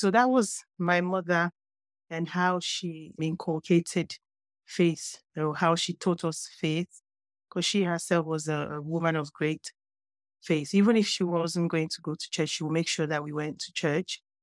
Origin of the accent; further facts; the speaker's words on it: Lagos, Nigeria; And I grew up in Lagos in Nigeria, and I grew up in the midst of Muslims.